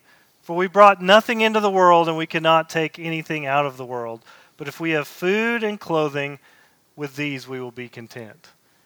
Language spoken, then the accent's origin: English; East Coast, United States; I was building a hospital in California, and I come from the East Coast